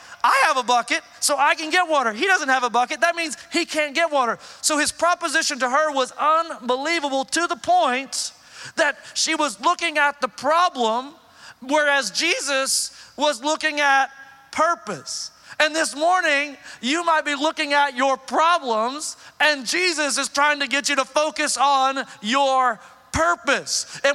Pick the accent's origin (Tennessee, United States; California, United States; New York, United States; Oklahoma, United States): Oklahoma, United States; Man, I'm from Oklahoma. And when I went to seminary East Texas.